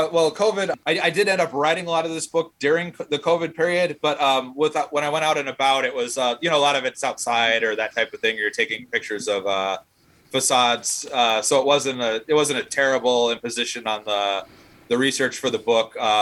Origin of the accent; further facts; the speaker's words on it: Indiana, United States; Like I grew up in Northwest Indiana. I covered the region for a decade.